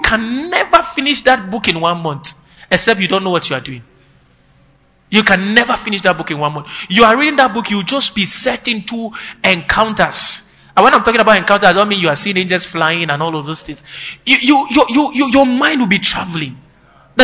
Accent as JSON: {"language": "English", "town": "Kaduna", "region": "Kaduna State", "country": "Nigeria", "tie": "born or raised there", "said": "We grew up together in Kaduna."}